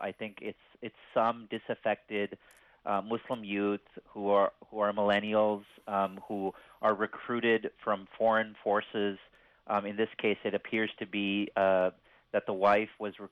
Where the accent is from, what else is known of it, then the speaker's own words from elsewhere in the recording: California, United States; You know, I grew up in San Bernardino County.